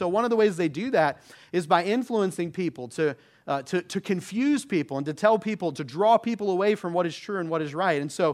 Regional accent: Michigan, United States; born there; I could tell all of you that I was born in Michigan and that I root for the Michigan Wolverines.

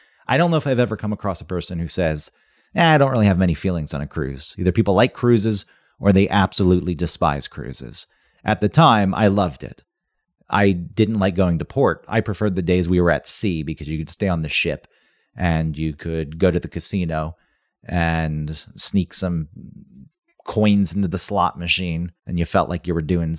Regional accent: Atlanta, Georgia, United States; Growing up in the Atlanta area, Panama City was a big destination for all the ne'er-do-wells to show up and get wasted

